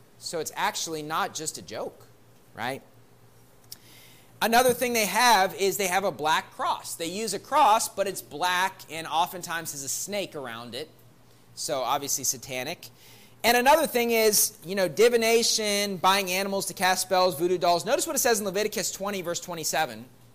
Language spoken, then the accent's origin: English; West Virginia, United States; My home state of West Virginia is like, you know, usually it's Kentucky